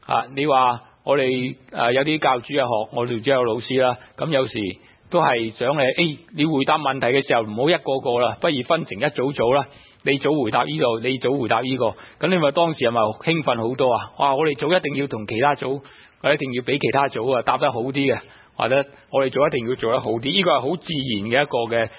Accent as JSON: {"language": "Cantonese", "country": "China", "said": "呢、這個好多我哋中國人比較差嘅，我覺得"}